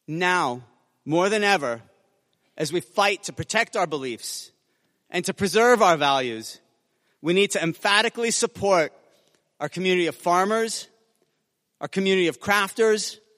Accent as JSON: {"language": "English", "town": "San Francisco", "region": "California", "country": "United States", "tie": "born or raised there", "said": "welcome to San Francisco, to my hometown."}